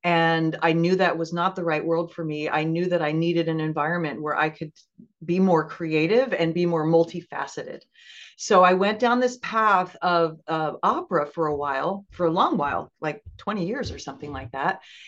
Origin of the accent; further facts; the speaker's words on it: East Coast, United States; moved away; I defected to the West because I grew up on the East Coast. I came to San Francisco.